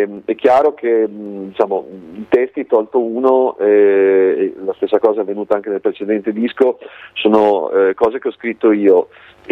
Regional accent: Emilia-Romagna, Italy; una band delle mie parti qui tra Reggio e Sassuolo

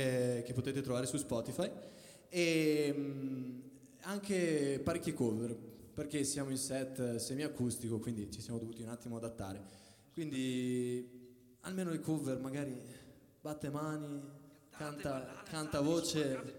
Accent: Vicenza, Veneto, Italy; veniamo da Vicenza

